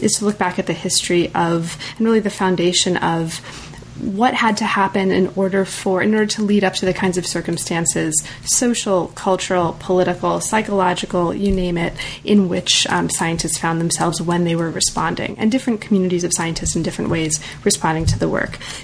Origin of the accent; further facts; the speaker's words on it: United States; I'm very American.